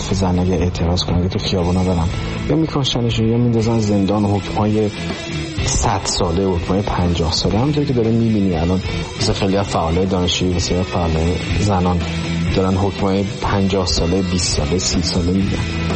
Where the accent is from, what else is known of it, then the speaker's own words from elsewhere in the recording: Iran; moved away as an adult; از ایران اومدم بیرون.